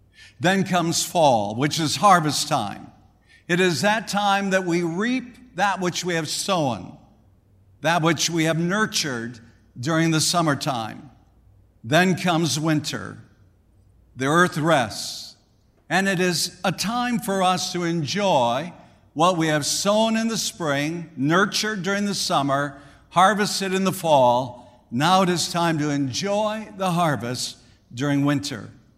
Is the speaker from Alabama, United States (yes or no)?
no; South Dakota, United States; You know, growing up in South Dakota, winters were nothing short of absolutely being brutal.